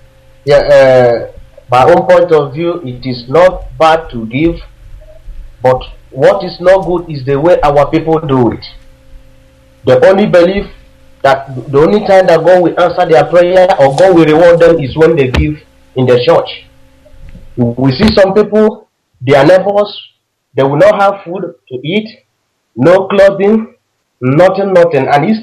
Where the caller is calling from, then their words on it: Denmark; English is a second language; I'm calling from Denmark.